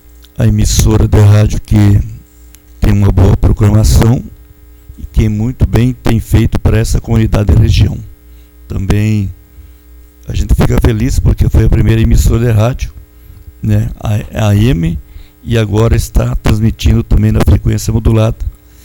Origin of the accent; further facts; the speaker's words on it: Santo Augusto, Rio Grande do Sul, Brazil; como bom brasileiro, e bom gaúcho, e bom santo-agostense, que torço pelo país, pelo estado e pelo município